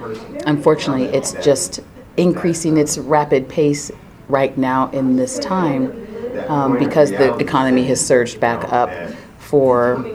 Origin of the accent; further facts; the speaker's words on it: Oakland, California, United States; born there; I was born in Oakland in 1968. However, I moved away for a lot of time and then moved back and have always come through because I have family here in Oakland and in the Bay Area, San Jose, San Francisco.